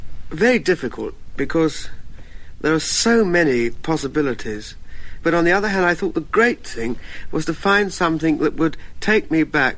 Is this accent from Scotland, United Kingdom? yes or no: no; Battersea, London, United Kingdom; born there; Yes, I was born in Battersea.